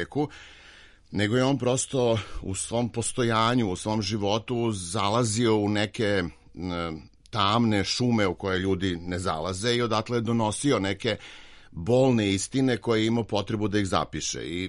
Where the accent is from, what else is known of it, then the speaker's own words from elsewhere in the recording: Belgrade, Serbia; ja sam Beograđanin